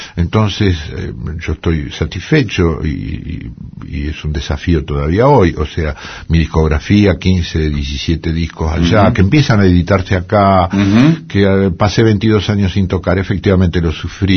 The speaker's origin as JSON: {"language": "Spanish", "country": "Argentina", "moved": "yes", "lives_now": "France", "said": "Soy hijo de un carpintero bandoneonista con quien aprendí. Soy un argentino que vive en Francia."}